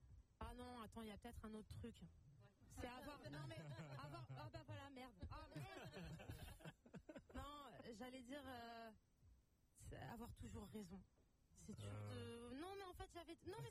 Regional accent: Nîmes, Occitanie, France; Je viens de Nîmes.

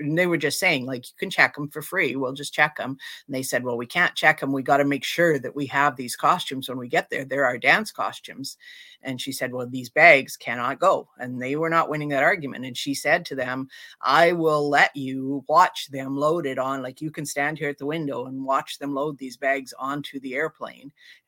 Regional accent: Canada; because we're coming from Canada, we can't do that because they have to see our Canadian driver's license

